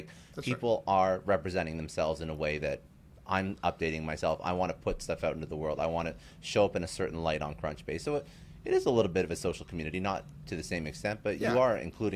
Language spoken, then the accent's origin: English; Canada; especially in Canada, I'm Canadian